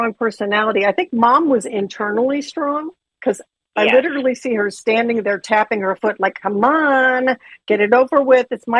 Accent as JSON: {"language": "English", "town": "Akron", "region": "Ohio", "country": "United States", "said": "I'm from Akron, so similar."}